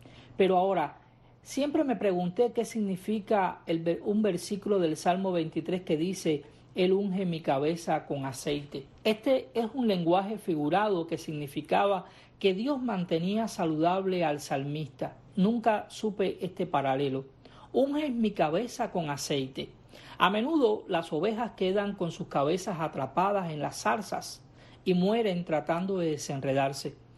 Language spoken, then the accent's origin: Spanish; Cuba; palabras de reconciliación para todos nosotros como nación, pero también como cubanos.